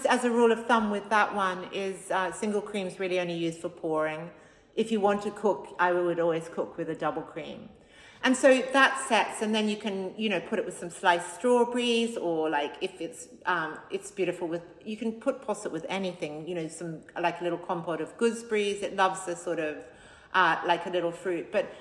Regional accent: Australia; I came from a super healthy house growing up in Australia.

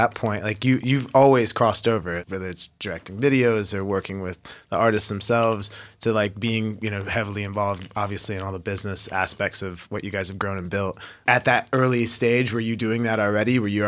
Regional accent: Texas, United States; And I'm from Texas, so that was like our

